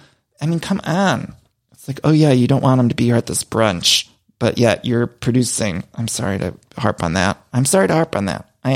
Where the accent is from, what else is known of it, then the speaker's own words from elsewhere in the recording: Ohio, United States; I mean, Hippie would like Ohio. I'm from Ohio. Hippie would like it there.